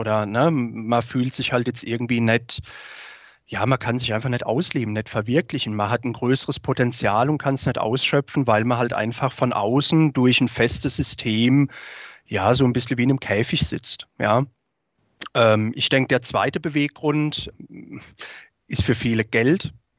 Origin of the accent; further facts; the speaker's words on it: Rhineland-Palatinate, Germany; now in Stuttgart, Germany; Als zugezogener Stuttgarter muss man halt einfach auch sagen, man hört ja auch, ich habe jetzt nicht den typischen schwäbischen Dialekt. Ja, bin aus der Pfalz zugezogen.